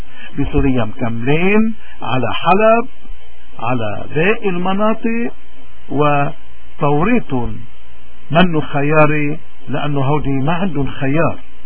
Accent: Lebanon; وفهموا هالعالم كله انه نحن كلبنانيين مش قادرين نقتلع هذا السرطان

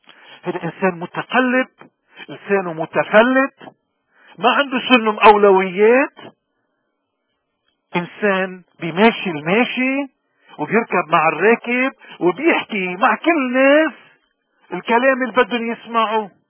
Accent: Lebanon; من هون نحن كلبناني اليوم بالاغتراب، شو اولويات؟

